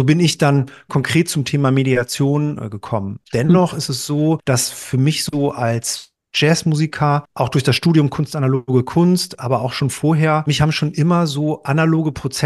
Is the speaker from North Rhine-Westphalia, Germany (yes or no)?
yes; Bielefeld, North Rhine-Westphalia, Germany; now in Hamburg, Germany; Ich bin jetzt hier in Hamburg. Ich komme ursprünglich aus Ostwestfalen, aus Bielefeld.